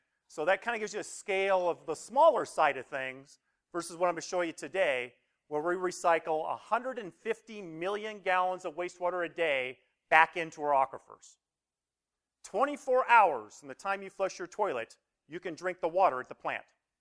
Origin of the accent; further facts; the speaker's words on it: Oregon, United States; I did not grow up there. Okay? I grew up in Oregon, where there's lots of water.